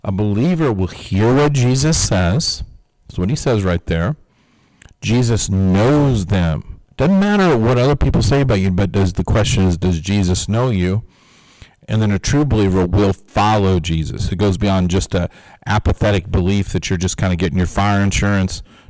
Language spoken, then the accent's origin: English; Missouri, United States; I'm from Missouri. Show me. I don't know if you've ever heard that. Missouri is the show me state. That's where I'm from originally.